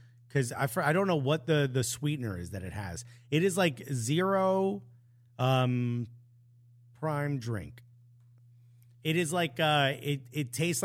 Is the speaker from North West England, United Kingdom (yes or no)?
yes; North West England, United Kingdom; accent: Scouse; I didn't make a mistake. You just don't understand my Scouse accent.